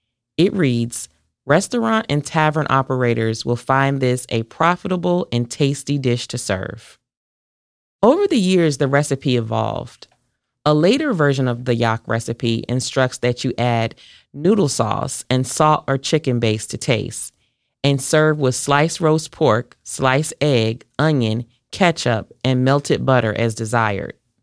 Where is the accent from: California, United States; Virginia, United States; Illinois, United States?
Virginia, United States; Norfolk; When I was growing up in Norfolk, my grandmother boiled her chicken